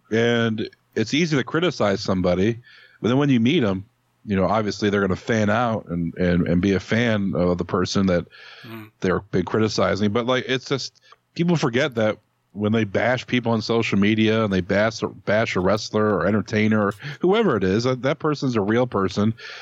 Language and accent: English; Cleveland, Ohio, United States; I'm from Cleveland, and, you know, we hung out a lot backstage at AIW.